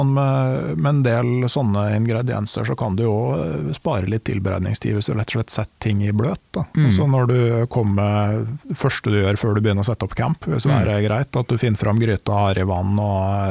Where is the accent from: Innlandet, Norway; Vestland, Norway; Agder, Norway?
Innlandet, Norway; Jeg kom jo fra Gudbrandsdalen, og oppe i Siedalen der, så var det jo å dyrke vete, det var jo sjansespill.